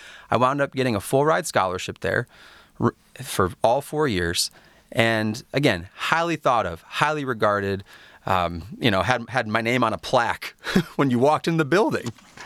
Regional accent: Royal Oak, Michigan, United States; Yes, so I did. I grew up in Royal Oak. It was honestly a great space, a great neighborhood

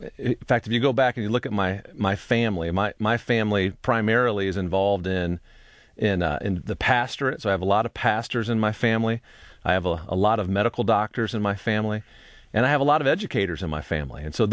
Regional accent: Indianapolis, Indiana, United States; Well, I am an identical twin, and so born and raised in Indianapolis with somebody who looked just like me and spoke just like me and acted just like me.

